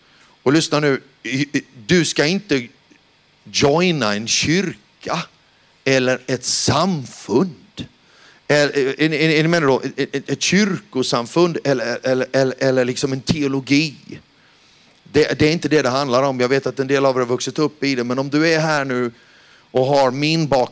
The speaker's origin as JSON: {"language": "Swedish", "country": "Austria", "lives_now": "Sweden", "said": "Jag blev utslängd i köket där hemma i Österrike."}